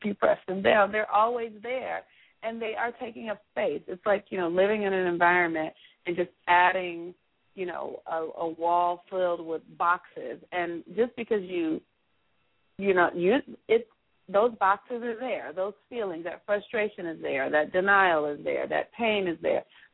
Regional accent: United States; my life as an American, as a woman, as a Black woman, as a parent

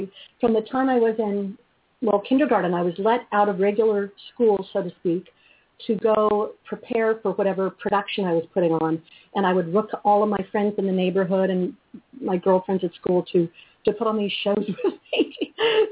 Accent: Hollywood, California, United States; because I grew up, I was born in Hollywood, so I always mused that, you know, it was in my blood.

